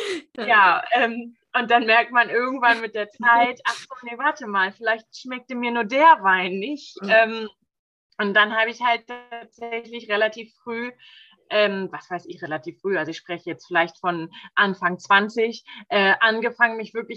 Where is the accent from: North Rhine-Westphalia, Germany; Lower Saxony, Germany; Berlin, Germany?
Lower Saxony, Germany; Hameln; Ich komme aus Hameln im Norden Deutschlands. Keine Weinregion, keine Winzer um uns herum überall, keine Winzerfamilie.